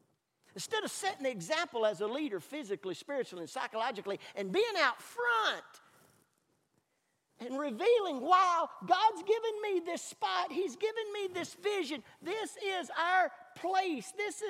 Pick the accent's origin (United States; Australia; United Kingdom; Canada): United Kingdom; Scotland; moved away; If I was still in my home country of Scotland